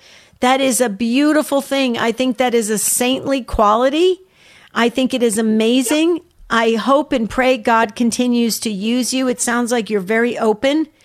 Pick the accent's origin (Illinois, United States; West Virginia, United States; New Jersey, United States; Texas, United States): New Jersey, United States; the people that ran the town where I grew up in New Jersey